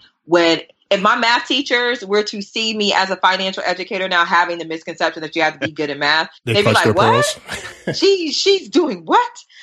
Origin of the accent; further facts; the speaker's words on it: the South, United States; so I'm from the South. I hear everything. It's like music.